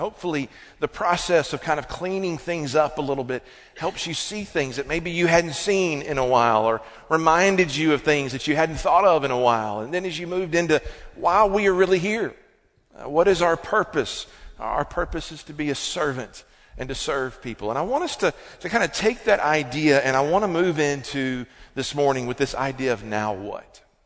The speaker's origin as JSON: {"language": "English", "region": "Alabama", "country": "United States", "tie": "born or raised there", "said": "going back to my childhood, growing up in Alabama, you have to kind of like college football."}